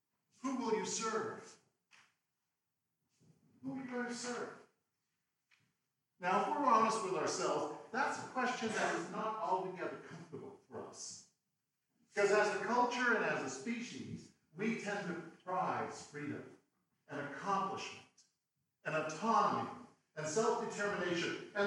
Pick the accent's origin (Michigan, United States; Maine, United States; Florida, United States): Maine, United States; Bangor; So as a teenager growing up in Bangor, Maine, we didn't have a lot of large concerts that came through.